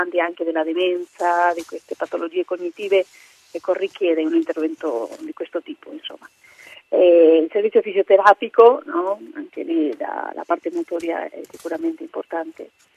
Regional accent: Veneto, Italy; Io che vengo dal Veneto

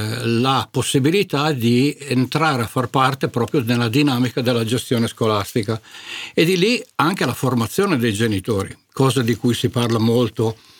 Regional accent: Piedmont, Italy; now in Malnate, Italy; vengo da Malnate, pur essendo piemontese d'origine.

